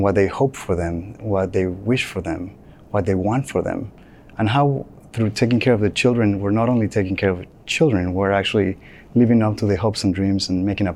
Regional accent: David, Chiriquí, Panama; when I came to that hospital in my hometown of David.

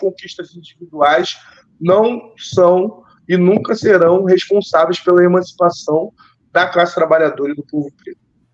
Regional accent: Rio de Janeiro, Brazil; now in Salvador, Brazil; eu estou falando de Salvador hoje, eu sou do Rio, mas estou aqui em Salvador

